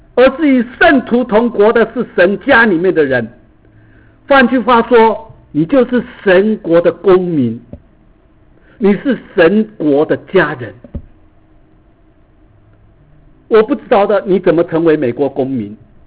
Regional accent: Taiwan; now in United States; 他知道我是从台湾来的

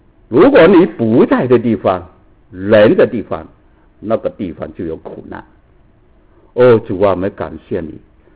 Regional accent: China; 我们是中国人，就民以食为天

